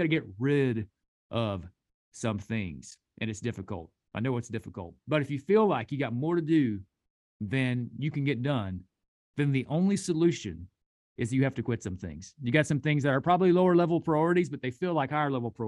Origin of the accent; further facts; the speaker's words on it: the South, United States; I've only been here my whole life, so I can only speak to growing up in the South and being an American and being in this culture